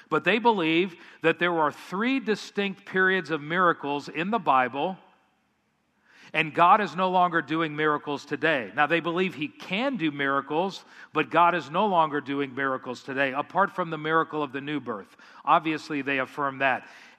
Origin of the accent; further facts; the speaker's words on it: Florida, United States; I grew up in South Florida. We have all kinds of lizards, the little ones, the big ones, the iguanas.